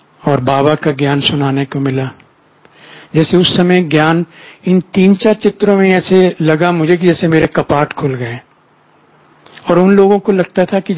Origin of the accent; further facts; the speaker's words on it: Punjab, India; क्योंकि मैं पंजाब से हूं।